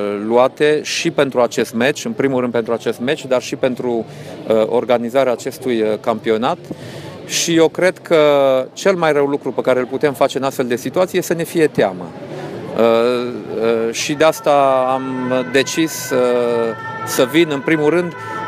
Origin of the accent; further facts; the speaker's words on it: Romania; e o cinste, e o onoare pentru mine, în primul rând, ca și român